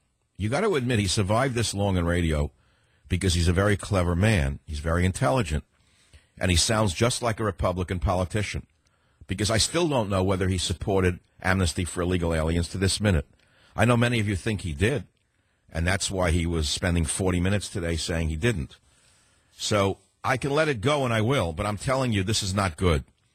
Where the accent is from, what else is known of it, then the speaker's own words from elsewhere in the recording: San Francisco, California, United States; You got the San Francisco 49ers, and I'm from San Francisco, so theoretically I have to support them